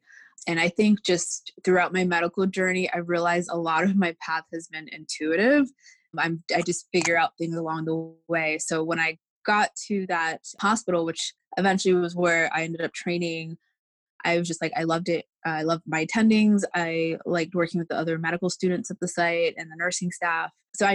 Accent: Maryland, United States; now in Michigan, United States; I'm originally from Maryland, but I'm now in Michigan doing an assignment.

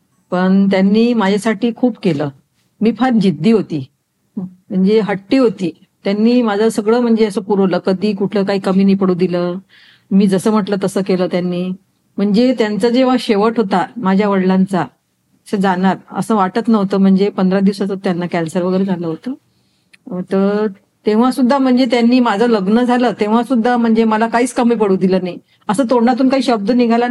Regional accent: Nagpur, Maharashtra, India; नागपूर आहे माझं माहेर

